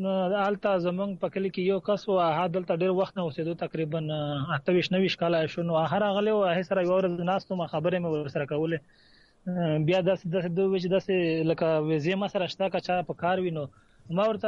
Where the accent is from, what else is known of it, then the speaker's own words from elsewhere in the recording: Khyber Pakhtunkhwa, Pakistan; moved away as an adult; زه بالکل د شمالي وزیرستان یم، د دوړ قبیله سره مې تعلق ته او د میرالی تحصیل سره زما تعلق ته.